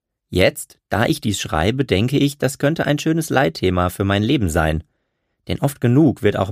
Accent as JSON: {"language": "German", "region": "Hamburg", "country": "Germany", "tie": "born there", "said": "Ich bin in Hamburg geboren"}